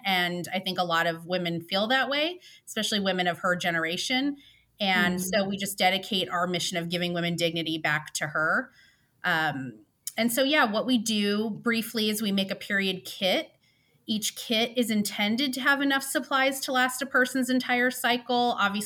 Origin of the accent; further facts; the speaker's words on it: Las Vegas, Nevada, United States; I grew up here in Las Vegas